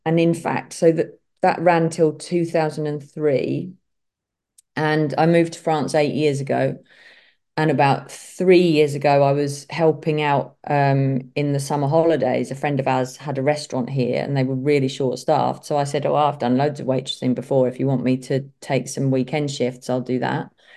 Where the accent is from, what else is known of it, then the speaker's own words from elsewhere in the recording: South East England, United Kingdom; accent: Kent; because a lot of people recognize my terrible Kent accent.